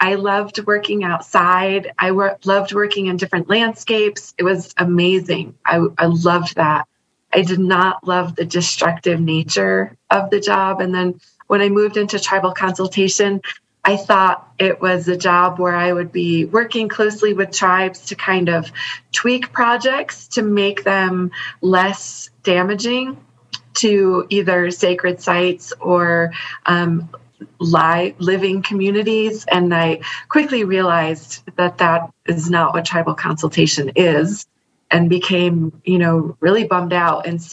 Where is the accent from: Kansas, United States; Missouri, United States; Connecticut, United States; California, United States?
Connecticut, United States; also born or lived in Virginia; I grew up in Connecticut, in Western Connecticut. Green, green place.